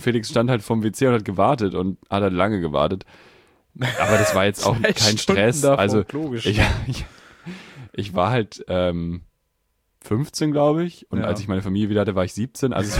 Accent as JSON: {"language": "German", "country": "Netherlands", "second_language": "German", "said": "Ich bin ja eigentlich Niederländer."}